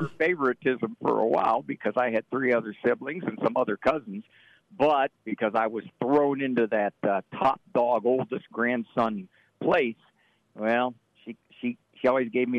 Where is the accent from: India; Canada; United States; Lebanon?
United States; Canton, Ohio; I grew up in Canton, Ohio, which is two things.